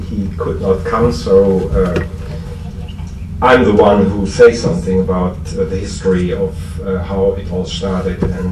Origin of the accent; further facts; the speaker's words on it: Germany; accent: German; English is a second language; probably with my German accent, it sounds more bureaucratic as well.